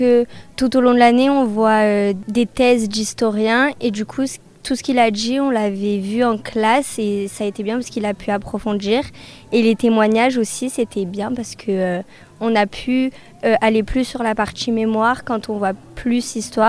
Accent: Manosque, Provence-Alpes-Côte d'Azur, France; Je viens de Manosque avec ma classe.

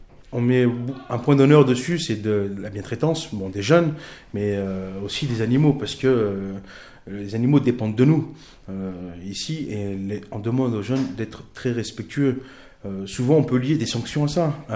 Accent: Lyon, Auvergne-Rhône-Alpes, France; Je viens des banlieues populaires de Lyon. Et j'ai toujours baigné dans ça.

